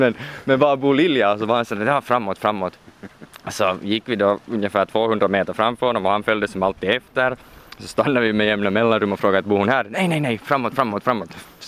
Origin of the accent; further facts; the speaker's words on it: Finland; att vi är från Finland och vi tänkte komma och besöka byn, att vi talar också svenska.